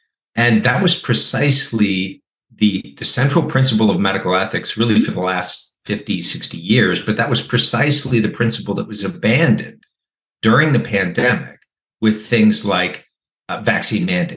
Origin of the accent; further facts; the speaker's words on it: California, United States; like my home state of California